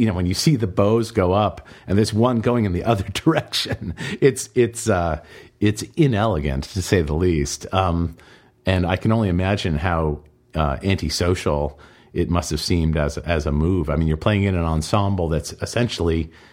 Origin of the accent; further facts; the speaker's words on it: Boston, Massachusetts, United States; even just growing up in the Boston, like, the sort of burgeoning punk rock new wave scene of Boston in the 70s